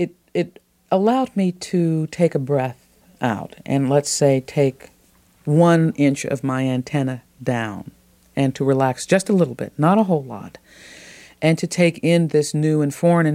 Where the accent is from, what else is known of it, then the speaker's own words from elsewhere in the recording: Midwest, United States; And so I could tell, growing up in the Middle West, all sorts of things by the glances and comments from white people.